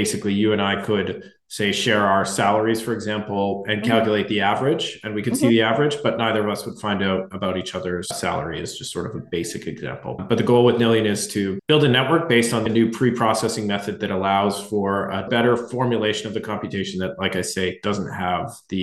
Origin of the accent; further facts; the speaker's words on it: Calgary, Alberta, Canada; I'm an electrical engineer by training. I come from Calgary, Canada.